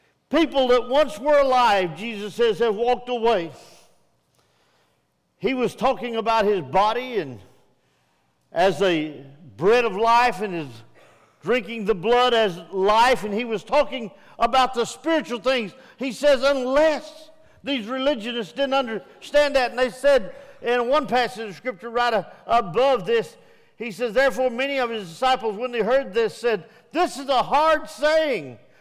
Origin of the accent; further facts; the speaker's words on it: Texas, United States; Now, growing up in East Texas, we used to have tomato fields, we had cotton fields down there, corn fields, and everything.